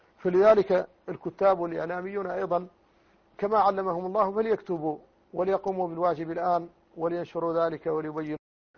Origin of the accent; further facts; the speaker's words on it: Mauritania; وقد دعونا لقطع العلاقة القائمة بين بلادنا موريتانيا مع الكيان الصهيوني